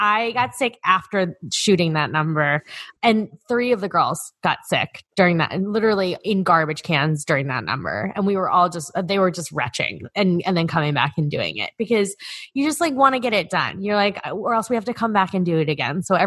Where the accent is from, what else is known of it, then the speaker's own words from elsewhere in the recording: New York, United States; the biggest because I'm from Long Island.